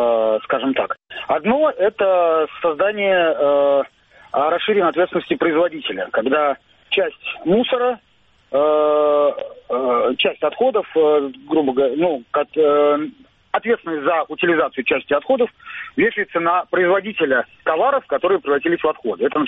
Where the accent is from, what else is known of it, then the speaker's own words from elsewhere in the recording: Saint Petersburg, Russia; Знаете, у нас, я из Санкт-Петербурга, нам очень повезло